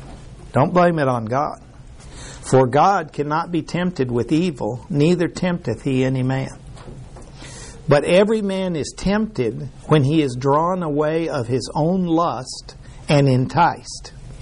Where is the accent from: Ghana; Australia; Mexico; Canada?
Mexico; I was raised in Mexico, old Mexico. And it's a big, beautiful country, just huge open areas, mountains, trees, rivers.